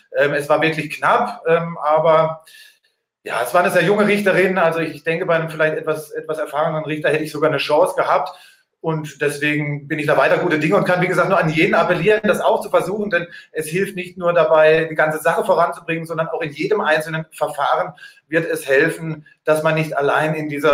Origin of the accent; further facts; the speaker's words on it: Lahr, Baden-Württemberg, Germany; habe den dann nur noch in meiner Heimatstadt in Lahr gekauft.